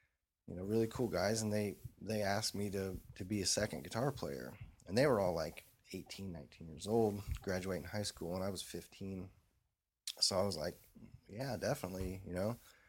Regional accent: Indiana, United States; from growing up in Indiana, you know, you go see shows at whatever the the big arena or something like

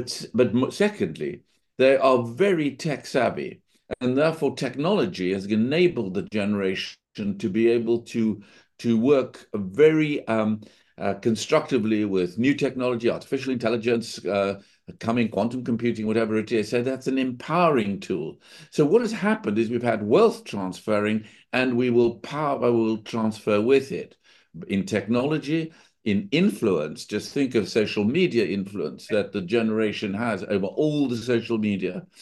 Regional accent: South Africa; moved away as an adult; now in London, United Kingdom; I grew up in South Africa, but I've been an investment banker in London for the last 40 years.

